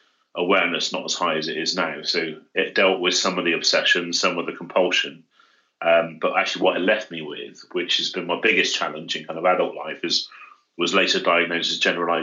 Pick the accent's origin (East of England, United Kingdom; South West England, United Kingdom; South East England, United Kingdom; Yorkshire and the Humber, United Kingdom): South West England, United Kingdom; Kingswood; also born or lived in Yate; Yeah, so I was born, I was born in Yates, but then when I was about two, we moved to Kingswood, and most of my kind of childhood was spent in Kingswood, and then ended up coming full circle back in Yates.